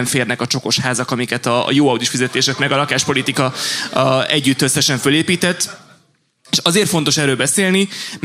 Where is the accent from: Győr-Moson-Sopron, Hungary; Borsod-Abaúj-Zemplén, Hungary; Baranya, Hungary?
Győr-Moson-Sopron, Hungary; Győr; tehát én úgy nőttem föl 2001-től Győrben